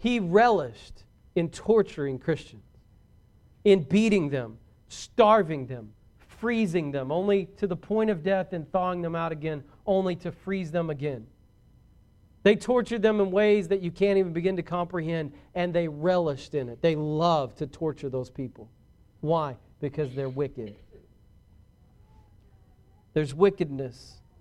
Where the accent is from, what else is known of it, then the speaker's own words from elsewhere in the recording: Braggs, Oklahoma, United States; because I'm from Braggs. And I can promise you there's never been anyone even close to Michael Jordan at Braggs.